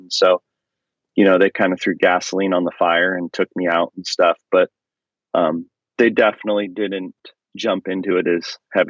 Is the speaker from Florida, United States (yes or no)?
no; Penn Valley, California, United States; So I grew up in Penn Valley, California